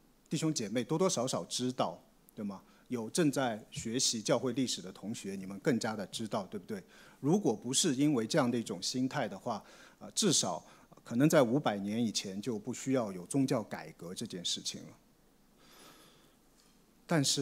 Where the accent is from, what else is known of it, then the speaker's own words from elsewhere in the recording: China; 我作为一个中国人，我本来是非常喜欢竹子的嘛